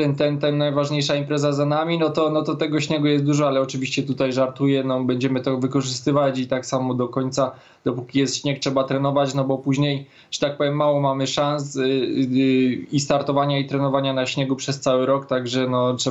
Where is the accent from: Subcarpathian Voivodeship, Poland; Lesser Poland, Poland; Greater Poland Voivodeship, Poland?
Lesser Poland, Poland; Kluszkowce; also born or lived in Nowy Targ; Urodziłem się w Nowym Targu, większość życia mieszkałem w Kluszkowcach, teraz od 4 lat wynajmuję mieszkanie w Nowym Targu, właśnie tam, gdzie się urodziłem